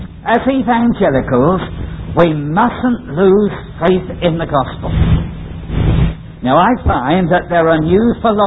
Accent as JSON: {"language": "English", "region": "London", "country": "United Kingdom", "tie": "born or raised there", "said": "I came from the East End of London, and I was born right near the Bow Church."}